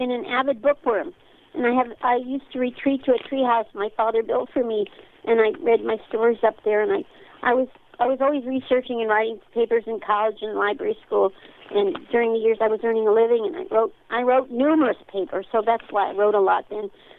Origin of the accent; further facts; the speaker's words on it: Connecticut, United States; also born or lived in New Jersey; I grew up in a small town in eastern Connecticut, and as I worked to complete 4 degrees, and while I was pursuing my career as a librarian, I lived in New Jersey